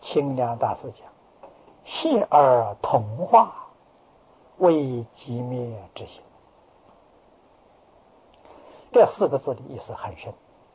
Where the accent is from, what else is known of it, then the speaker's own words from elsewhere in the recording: China; 啊，我们中国人常讲，不孝有三，无后为大。